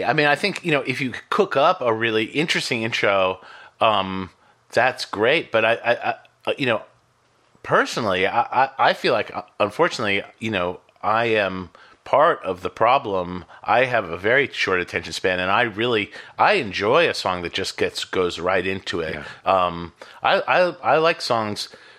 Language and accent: English; Boston, Massachusetts, United States; I grew up in Boston. I had a fake ID as a teenager.